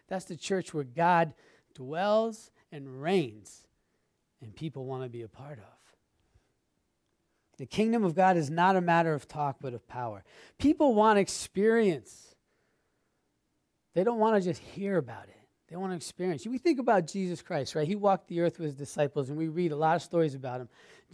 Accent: Connecticut, United States; like I told you before, I'm from Connecticut, and so I went home to see my dad

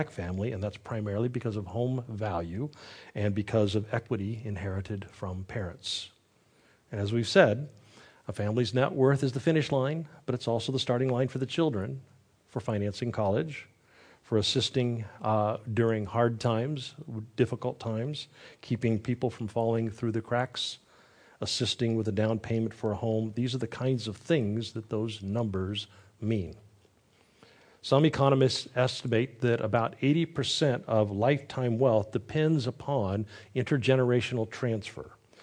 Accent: California, United States; Now again, I grew up in California where real estate went through a tremendous boom in much of the 20th century.

